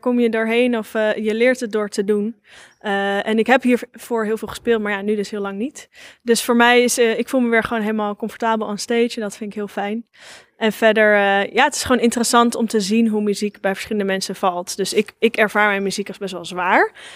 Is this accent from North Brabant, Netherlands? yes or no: no; The Hague, South Holland, Netherlands; Ik ben een altfolkartiest uit Den Haag.